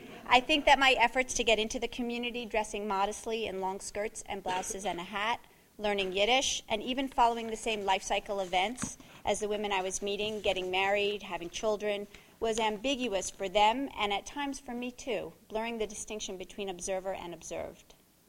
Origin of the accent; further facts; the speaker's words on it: New York City, New York, United States; as a New Yorker and a Jewish woman